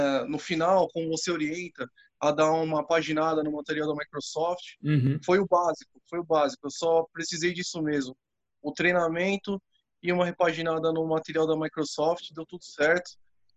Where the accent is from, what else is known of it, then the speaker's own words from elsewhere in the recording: São Paulo, Brazil; Sou aqui de São Paulo, moro sempre em São Paulo.